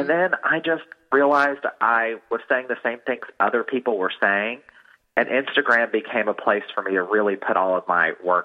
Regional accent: Virginia, United States; born there; now in New York City, United States; I was. I was born in Southwest Virginia.

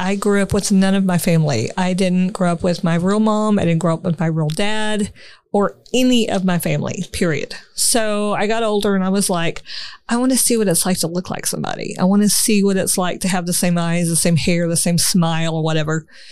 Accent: Houston, Texas, United States; born there; So basically, she tells me that I was born in Houston in 1969.

